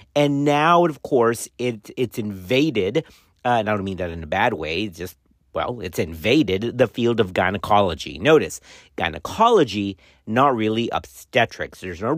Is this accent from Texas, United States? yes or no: yes; Dallas, Texas, United States; now in College Station, United States